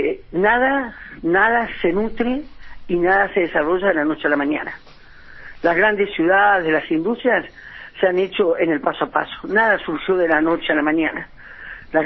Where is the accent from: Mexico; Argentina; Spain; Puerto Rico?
Argentina; Santa Cruz; de la memoria y del sentido de pertenencia como santacruceño y si se quiere como argentino